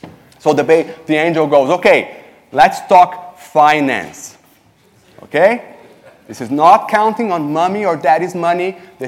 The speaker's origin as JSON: {"language": "English", "country": "Brazil", "accent": "Latin", "second_language": "English", "moved": "yes", "said": "If you detected an accent, a Latin, very charming Latin accent, that's funny. It's because I'm from Brazil, and I'm married to Annie, and we live in the village."}